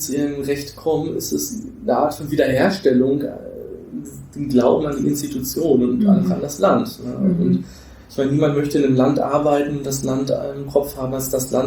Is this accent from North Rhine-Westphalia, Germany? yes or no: yes; North Rhine-Westphalia, Germany; now in Nuremberg, Germany; ich komme ja tatsächlich eigentlich aus dem Ruhrgebiet und bin dann über Studium etc. dann zu meiner ersten Arbeit in Nürnberg gekommen.